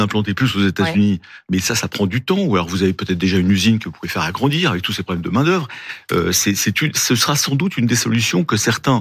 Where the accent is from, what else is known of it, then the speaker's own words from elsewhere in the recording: France; Moi, je suis français avant d'être européen.